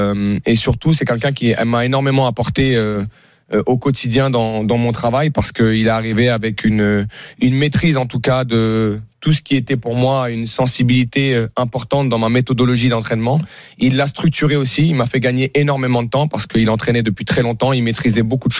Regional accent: Paris, Île-de-France, France; born there; je suis né à Paris.

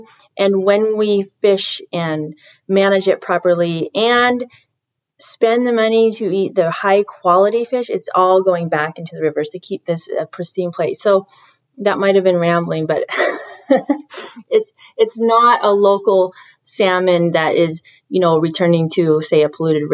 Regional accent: Pacific Northwest, United States; So we think of our local salmon. We're from the Pacific Northwest.

